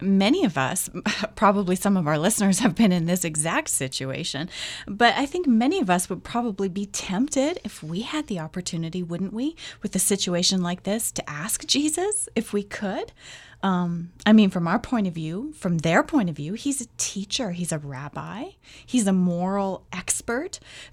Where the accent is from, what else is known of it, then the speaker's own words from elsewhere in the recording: Canada; It's just because I'm weird. Not because I'm Canadian.